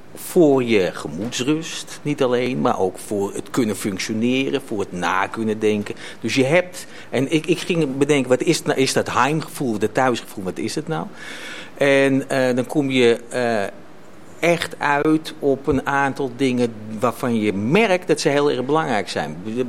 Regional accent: Amsterdam, North Holland, Netherlands; accent: Amsterdam; Ik ben een ras Amsterdammer, ja. Ik heb ook een zwaar Amsterdams accent en dat wil ik zo houden.

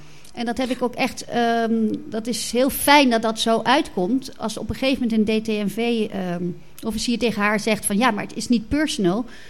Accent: Netherlands; zelf ben ik natuurlijk als Nederlandse, leef ik bijna in een grenzeloze wereld. Hè? Ik ben Europeaan, ik ben wit

